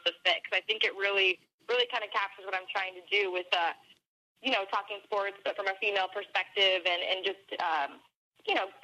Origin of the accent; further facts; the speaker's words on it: California, United States; I'm a jeans and t-shirt girl. I'm from Southern California.